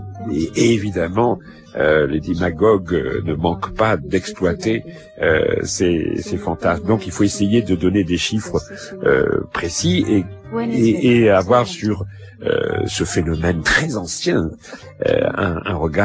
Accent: France; chez nous en France.

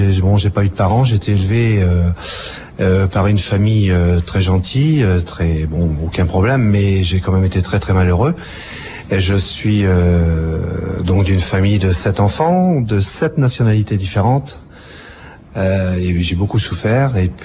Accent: Paris, Île-de-France, France; born there; Je suis né en 48, dans Paris 18e, rue Carpeau, exactement, et j'étais abandonné là.

